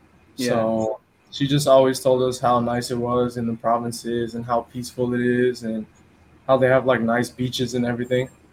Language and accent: English; California, United States; My dad's Nigerian and then my mom is Filipino, but then I grew up in California, that's where my American blood comes from.